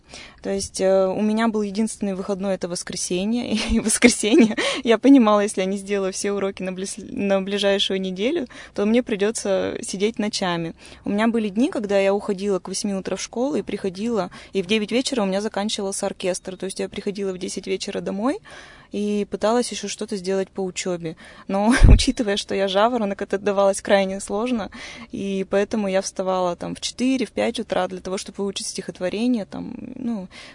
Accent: Yekaterinburg, Sverdlovsk Oblast, Russia; Я родилась в Екатеринбурге. Жила здесь с рождения.

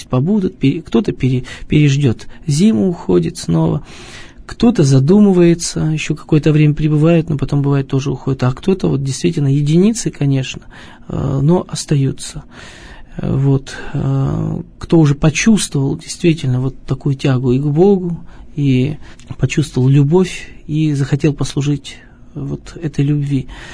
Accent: Ural, Russia; Вот как-то все-таки мы, видимо, уральцы, если вот говорить о нашей среде, да, о нашей стороне.

